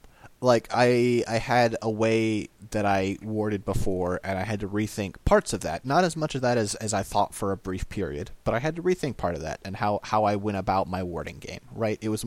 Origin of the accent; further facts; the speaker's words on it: California, United States; I mean, technically I'm in Missouri, but I'm still really from SoCal